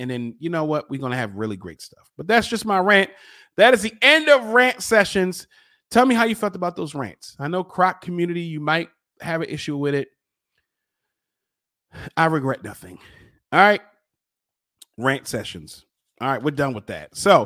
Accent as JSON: {"language": "English", "town": "Baltimore", "region": "Maryland", "country": "United States", "said": "I'm from Baltimore. Hacks, which was pretty much hitchhiking, has always been a thing."}